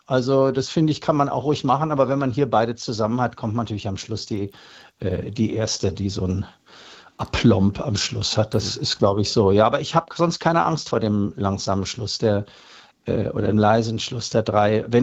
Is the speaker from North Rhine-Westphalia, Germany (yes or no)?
no; Berlin, Germany; Na, ich bin ja hier zu Hause. Ich bin ja aus Berlin und ich wohne ja die ganze Zeit hier gewohnt.